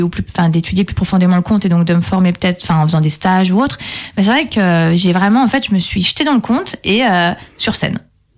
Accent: Saint-Étienne, Auvergne-Rhône-Alpes, France; j'ai fait une école d'éducateur spécialisé vers Saint-Étienne. C'est là d'où je viens.

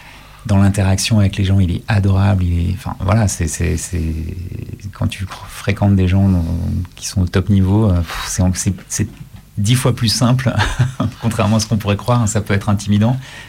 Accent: Lyon, Auvergne-Rhône-Alpes, France; je viens de Lyon

